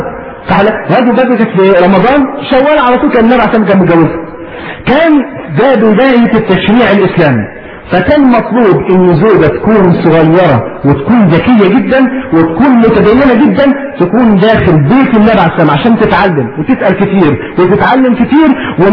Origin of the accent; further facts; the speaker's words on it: Egypt; يعني على سبيل المثال إحنا عندنا في مصر هنا